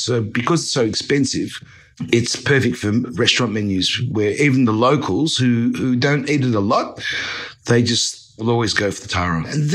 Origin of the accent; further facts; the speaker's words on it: Australia; moved away as an adult; now in Fiji; I'm a chef in Fiji. I'm an Australian. I'm an Australian Chinese who got lost in the Pacific Islands more than 10 years ago.